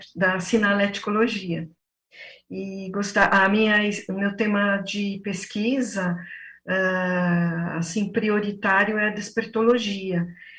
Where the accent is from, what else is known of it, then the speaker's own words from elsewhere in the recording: São Paulo, Brazil; Sou de São Paulo, né?